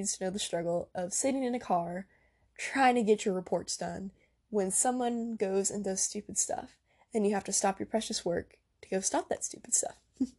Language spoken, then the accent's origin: English; Honolulu, Hawaii, United States; born there; now in Florida, United States; I was born in Honolulu, Hawaii, in the USA, and I've lived all over the United States due to my dad's military career, and right now I live in Florida